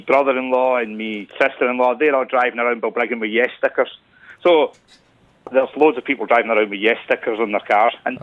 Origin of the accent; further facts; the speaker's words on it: Scotland, United Kingdom; accent: Scottish; My wife says I'm losing my accent. I mean, she's always saying I can't hear the Scottish accent, you know?